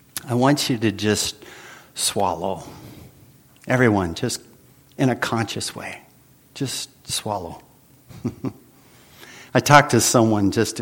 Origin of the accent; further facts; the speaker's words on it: Santa Cruz, California, United States; I've always loved all the Bay Area teams because I grew up in Santa Cruz